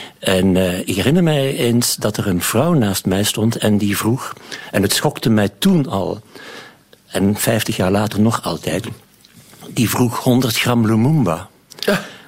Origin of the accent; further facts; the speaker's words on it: Vilvoorde, Flemish Brabant, Belgium; Maar ik ben opgegroeid in Villevoorde bij Brussel en ik herinner mij kort na de onafhankelijkheid van Congo, of in de jaren daarna, ik was een jaar of 10, 11, 12 misschien